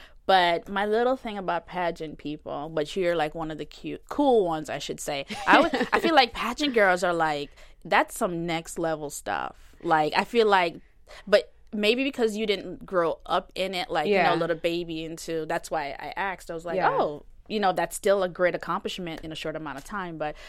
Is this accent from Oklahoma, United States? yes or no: no; Florida, United States; Let's talk about that because I'm from Florida.